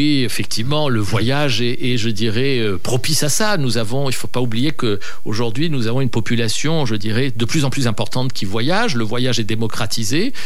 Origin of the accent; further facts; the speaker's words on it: Egypt; Je suis originaire d'Égypte.